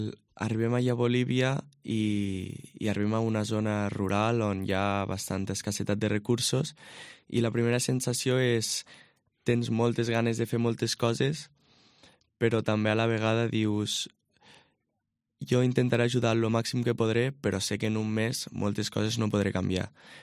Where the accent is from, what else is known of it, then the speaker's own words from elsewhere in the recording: Lleida, Catalonia, Spain; Sí, jo sóc de Lleida.